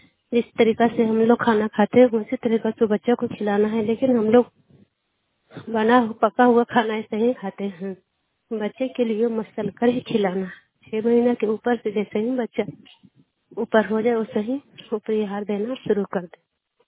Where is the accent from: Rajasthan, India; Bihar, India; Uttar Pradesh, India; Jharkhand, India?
Bihar, India; Hisua; मैं हिसुआ से हूँ।